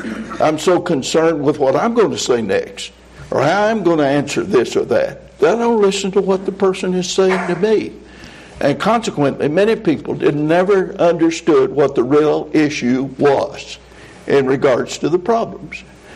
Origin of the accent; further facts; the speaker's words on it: Alabama, United States; But I'm from Alabama.